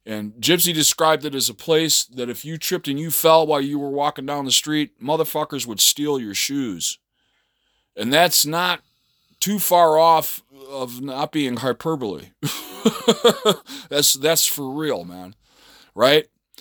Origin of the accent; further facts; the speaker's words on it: Chicago, Illinois, United States; I'm from Chicago. I'm from these places, man.